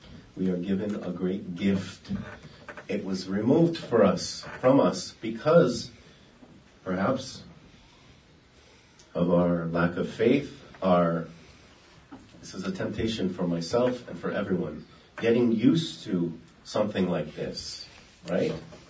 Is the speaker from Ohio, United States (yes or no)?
no; Hawaii, United States; I'm from Hawaii.